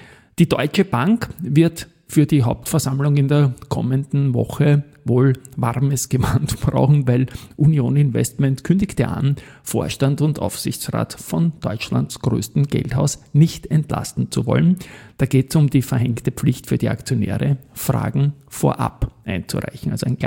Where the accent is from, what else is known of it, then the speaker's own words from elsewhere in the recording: Austria; das ist ja bei uns in Österreich der Unterschied mit den Dividenden